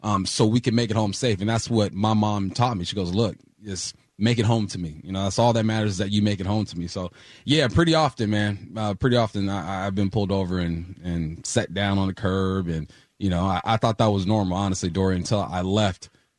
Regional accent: Culver City, California, United States; Growing up in West Los Angeles, Culver City

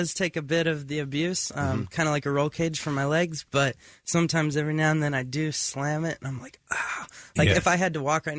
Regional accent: Las Vegas, Nevada, United States; From Las Vegas.

